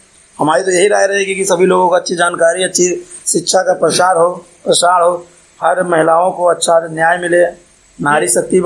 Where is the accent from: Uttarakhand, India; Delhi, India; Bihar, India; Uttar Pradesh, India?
Uttar Pradesh, India; Dhanpara